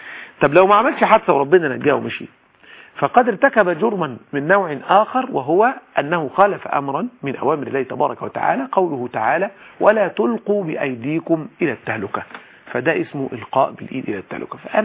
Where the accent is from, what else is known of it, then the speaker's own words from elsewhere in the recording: Egypt; وجينا نفذها عندنا في مصر